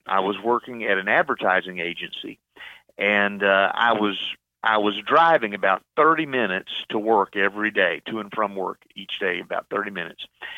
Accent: Greensboro, North Carolina, United States; moved away as an adult; I grew up in North Carolina in the city of Greensboro there and lived there really all my life until I was about 22 years old.

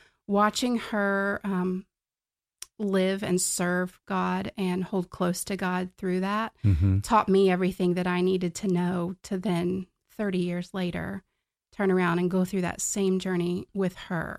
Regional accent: Virginia, United States; accent: Virginia; also born or lived in Pennsylvania; So I was born in Pennsylvania. My dad was a pastor, landed mostly in Virginia. So that's where I was raised. So if you hear that in my voice, it's Virginia. It's Southwest Virginia from the mountains.

